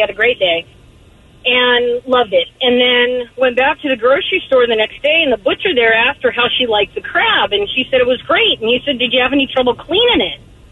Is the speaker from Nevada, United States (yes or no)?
yes; Reno, Nevada, United States; In the 70s, I grew up in Reno, and...